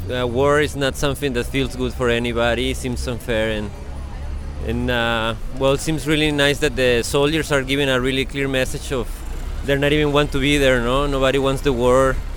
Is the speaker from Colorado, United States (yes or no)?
no; Oregon, United States; From Oregon. We come from Oregon.